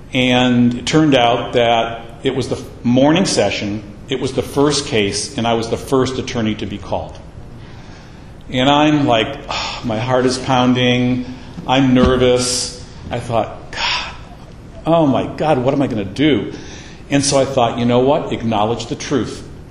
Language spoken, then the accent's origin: English; Ferndale, Michigan, United States; also born or lived in Detroit; now in California, United States; I was raised in Michigan. I was raised in Ferndale. I lived in Detroit. I've got family in Michigan.